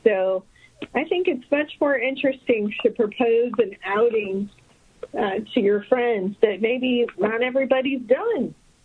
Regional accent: Midwest, United States; I had never been to polo. I grew up in the Midwest, so that wasn't something that was part of my life.

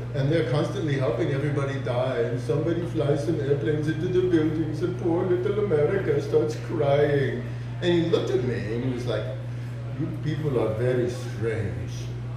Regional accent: United States; I said, I'm an American.

